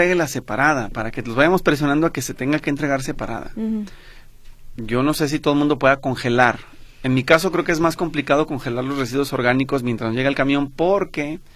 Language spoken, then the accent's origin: Spanish; Guadalajara, Jalisco, Mexico; Y nosotros también como tapatíos paguemos los impuestos